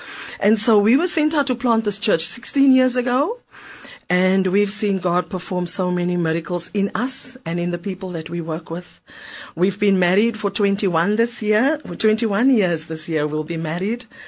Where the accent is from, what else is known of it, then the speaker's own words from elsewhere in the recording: Bonteheuwel, Western Cape, South Africa; born there; I was born in Bonthevelde, one of seven children. I was then